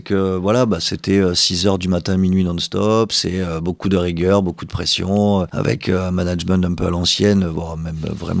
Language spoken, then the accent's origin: French; Narbonne, Occitanie, France; Bon, déjà, je suis enfant narbonnais, hein, je suis né à Narbonne, donc là-dessus, aucun doute.